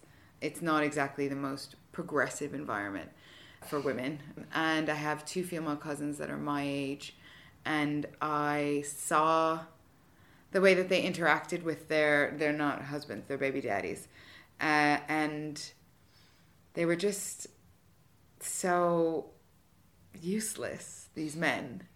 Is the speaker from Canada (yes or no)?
yes; Canada; now in United Kingdom; I'm originally from Canada.